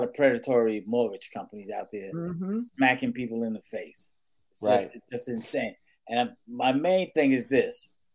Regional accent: Bronx, New York, United States; I always feel like I'm a guy from the Bronx.

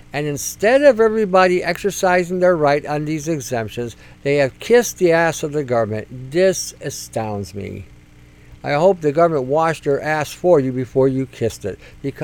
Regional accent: Canada; We are not Chinese. We're Canadian.

